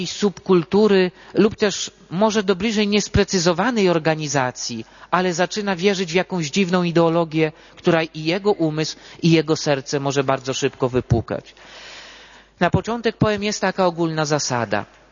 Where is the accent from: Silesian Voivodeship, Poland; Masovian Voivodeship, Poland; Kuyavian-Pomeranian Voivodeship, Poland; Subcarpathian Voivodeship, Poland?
Masovian Voivodeship, Poland; Węgrów; Miałem przykład spod swojej miejscowości, spod Węgrowa, ze wschodu Polski, skąd pochodzę.